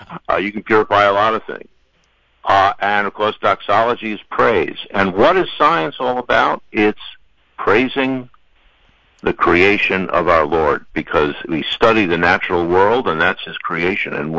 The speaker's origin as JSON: {"language": "English", "region": "New York", "country": "United States", "lives_now": "Maryland, United States", "said": "Well, I'm calling from Maryland, but I'm originally a New Yorker, so that's even worse."}